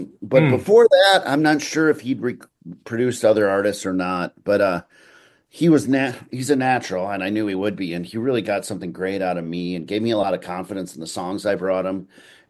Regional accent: Minneapolis, Minnesota, United States; Well, I'm from Minneapolis, Minnesota, which is the Twin Cities.

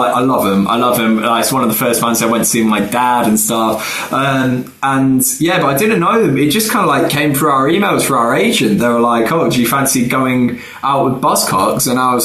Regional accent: Derby, East Midlands, United Kingdom; I mean, I know Sheffield well because I'm from Derby.

